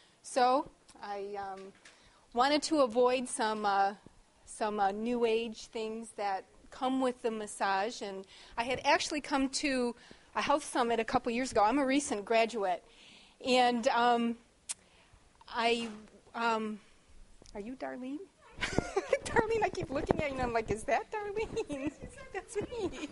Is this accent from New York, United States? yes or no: yes; New York, United States; I'm from New York State.